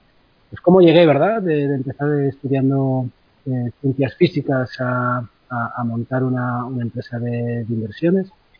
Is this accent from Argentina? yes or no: no; Bilbao, Basque Country, Spain; born there; porque bueno, yo nací en Bilbao